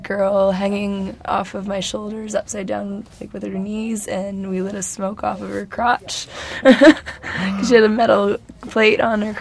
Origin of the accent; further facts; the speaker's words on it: British Columbia, Canada; Yeah, I'm from up north. I've been living on the island for the last couple of years now.